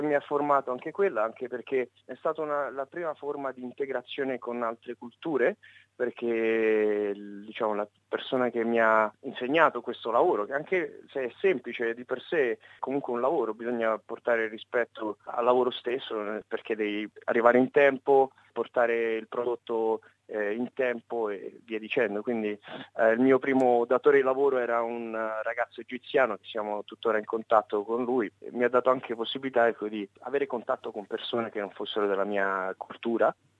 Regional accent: Rome, Lazio, Italy; moved away as an adult; now in Australia; Ho 25 anni, sono di Roma

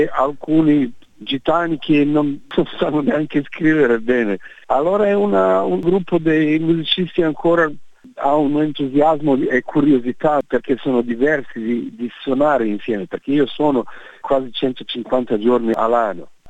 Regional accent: Sarajevo, Federation of Bosnia and Herzegovina, Bosnia & Herzegovina; Italian is a second language; Io sono da Sarajevo.

